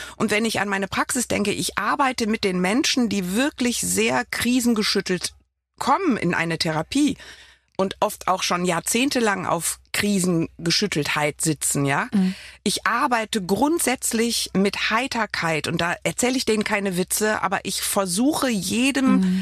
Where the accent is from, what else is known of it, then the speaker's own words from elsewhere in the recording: Düsseldorf, North Rhine-Westphalia, Germany; ich bin ja Düsseldorferin